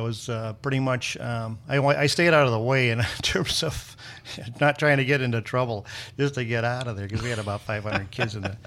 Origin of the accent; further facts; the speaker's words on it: Highland, Indiana, United States; I grew up in Highland at a young age. I think I moved there when I was about nine.